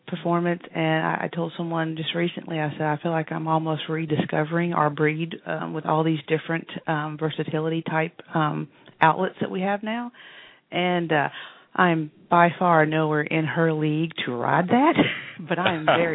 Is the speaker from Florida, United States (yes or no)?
no; North Carolina, United States; North Carolina.